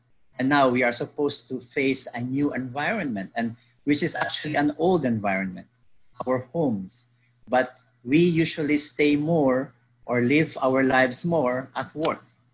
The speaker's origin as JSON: {"language": "English", "country": "Philippines", "second_language": "English", "lives_now": "Guyana", "said": "I'm from the Philippines, by the way. I am not a Guyanese, but soon I think I will be a Guyanese."}